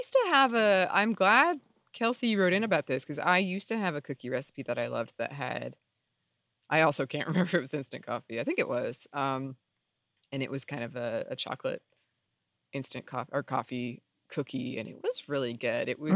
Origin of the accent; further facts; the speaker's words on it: Minnesota, United States; I grew up in Minnesota and have never heard of it either. So it's a pretty local thing.